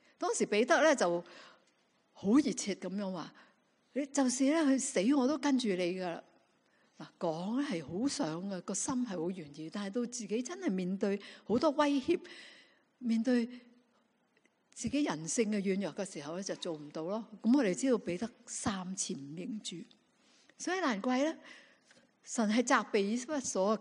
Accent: Guangdong, China; 中国人，我们广东人说人家大只讲，

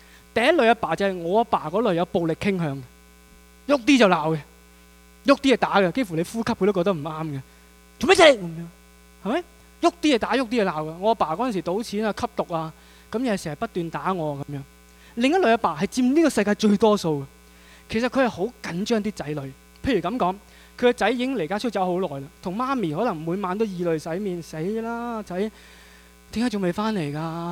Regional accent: China; 有时我不明白为什么我们中国人这么喜欢踩一些小朋友，是吧？

